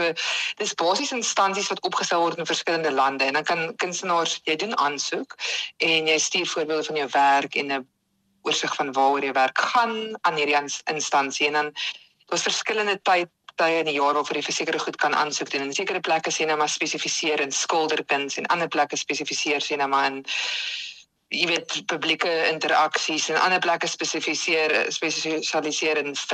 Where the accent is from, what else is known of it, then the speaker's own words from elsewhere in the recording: Bellville, Western Cape, South Africa; ek is gebore en getoe in Bellville omgewing. Ek was op skool oorspronklik in D.F. Milan en daarna is ek toe Stellenbosch toe waar ek by die visuele kunste departement gestudeer het daar in die pragtige Stellenbosch.